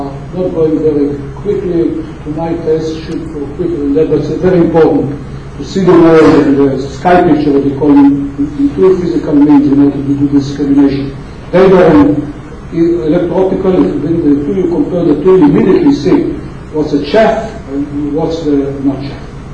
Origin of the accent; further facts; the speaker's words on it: Southern District, Israel; my hometown is where this zero is.